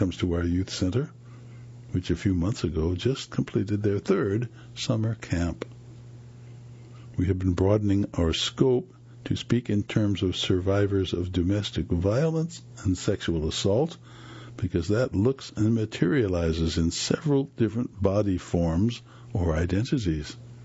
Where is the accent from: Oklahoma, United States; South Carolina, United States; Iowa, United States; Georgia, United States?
South Carolina, United States; Charleston; I come from Charleston, which is considered another blue hub of that state, but I've also seen the ugly parts of the state this year.